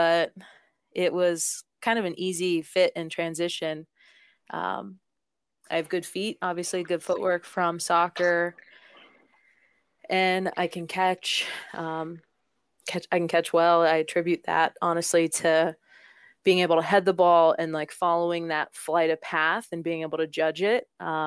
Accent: Cincinnati, Ohio, United States; now in Kansas City, United States; I grew up in Cincinnati, so the Bengals were kind of terrible my whole life, but I moved to Kansas City

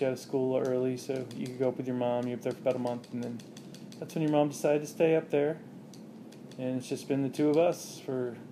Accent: Texas, United States; your mom's from Jersey, I'm from Texas.

